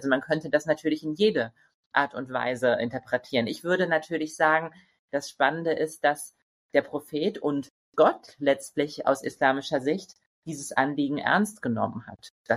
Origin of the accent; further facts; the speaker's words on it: Germany; Also ich komme ja aus Deutschland, da ist es der Doppelpunkt im Moment.